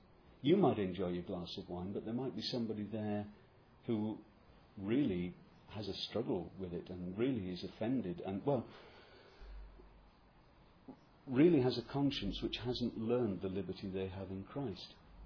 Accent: England, United Kingdom; it will still be Saturday back in England. So I'm English, so I'm not breaking the Sabbath.

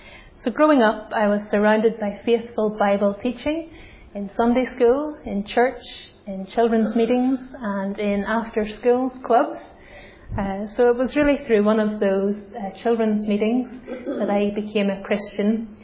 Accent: Clogher, Northern Ireland, United Kingdom; I'm from Northern Ireland, from a little place called Clocker. It's right on the border between north and south of Ireland, and I did indeed go to school in Omagh.

